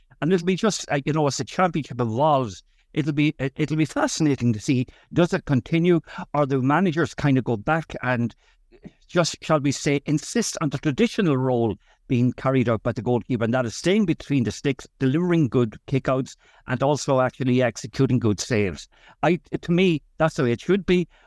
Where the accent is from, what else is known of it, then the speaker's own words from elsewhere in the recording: Ireland; because I do believe myself as an Irish man, he's done remarkably.